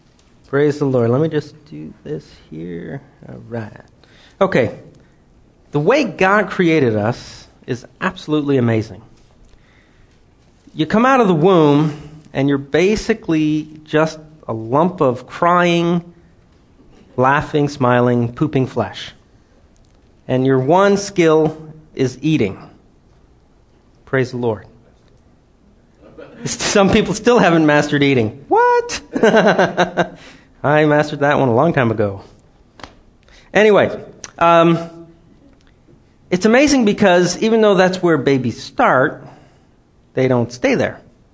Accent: Switzerland; I grew up in Switzerland, and we were in proximity to everybody, and there you go. I learned all these languages.

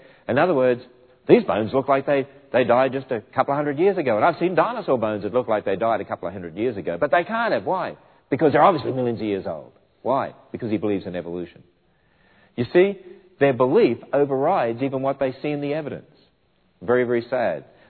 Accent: Australia; I remember when I grew up in Australia

